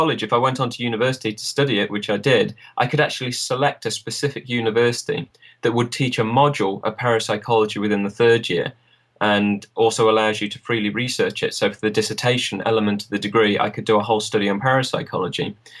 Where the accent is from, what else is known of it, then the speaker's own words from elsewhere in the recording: East Midlands, United Kingdom; Right at the moment, I'm in Nottinghamshire, which is my hometown. But the rest of my time I spend in Northampton